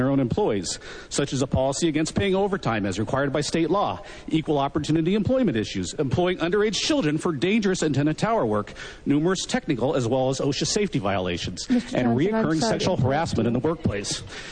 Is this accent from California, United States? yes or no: yes; Modesto, California, United States; My hometown, Modesto, is an area without any community-minded radio stations.